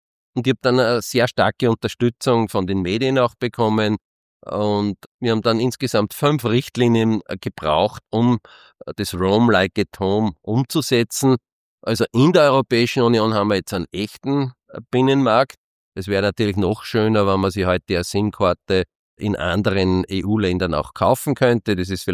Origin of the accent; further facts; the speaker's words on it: Austria; als typischer Österreicher sparsam